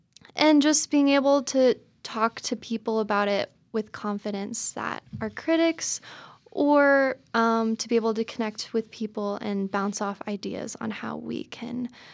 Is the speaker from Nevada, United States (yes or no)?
yes; Reno, Nevada, United States; now in Ashland, United States; Yeah, so I actually grew up in Reno, Nevada. I've been living in Ashland for around 4 years.